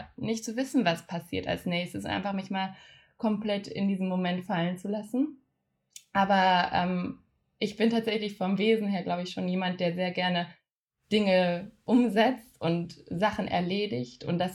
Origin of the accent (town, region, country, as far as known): Baden-Württemberg, Germany; born or raised there